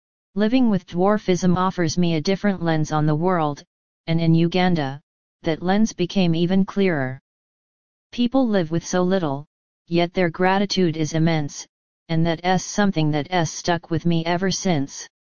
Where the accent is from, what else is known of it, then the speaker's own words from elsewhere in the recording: Maine, United States; also born or lived in Massachusetts; I did a lot of growing up in Maine, found peace in nature, realized I could actually be athletic on the water and slopes, and Maine became more of a home to me than Massachusetts ever was.